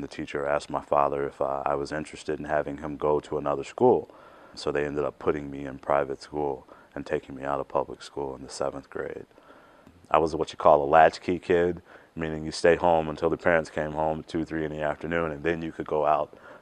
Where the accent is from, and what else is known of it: Chicago, Illinois, United States; born or raised there